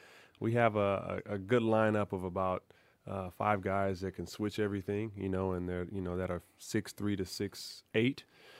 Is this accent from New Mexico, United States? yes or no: no; Los Angeles, California, United States; I'm from Los Angeles, so I'm used to bad traffic.